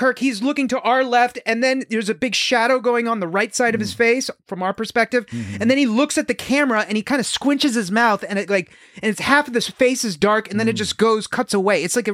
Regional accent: New Jersey, United States; Yeah, right. But really, I'm from New Jersey.

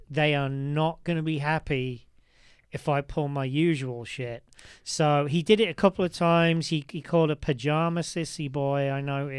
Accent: England, United Kingdom; because I'm English, I'm quite hard on fat people.

